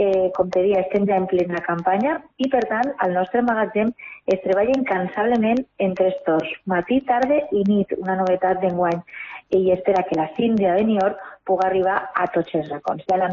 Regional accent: Santa Magdalena de Pulpis, Valencian Community, Spain; now in Benicarló, Spain; encara que estiguem a Benicarló, el meu poble també està en Santa Magdalena

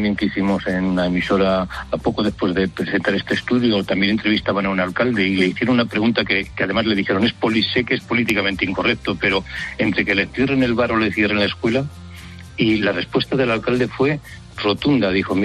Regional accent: Castile and León, Spain; en mi pueblo, 770 habitantes, soy un pueblo de Soria, y tenemos 8 bares abiertos todo el año.

